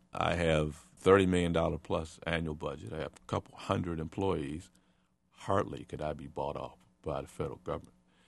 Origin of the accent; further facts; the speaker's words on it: Detroit, Michigan, United States; I'm from Detroit. I've served in Detroit